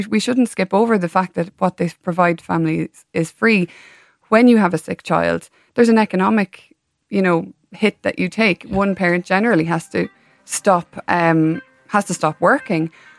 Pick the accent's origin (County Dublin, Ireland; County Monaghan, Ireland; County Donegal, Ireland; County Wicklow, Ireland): County Wicklow, Ireland; Baltinglass; I'm from Baltinglass in Wicklow originally, which is just down the road from Ballymore Eustace.